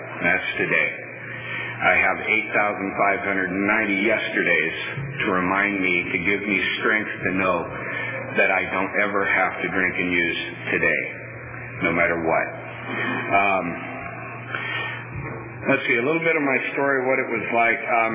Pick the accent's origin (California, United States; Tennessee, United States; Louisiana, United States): California, United States; Fresno; I'm from Fresno.